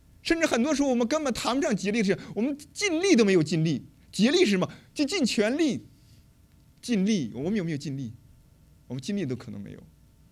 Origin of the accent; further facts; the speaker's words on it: China; 我来自中国的农村，我希望我可以挣大钱哈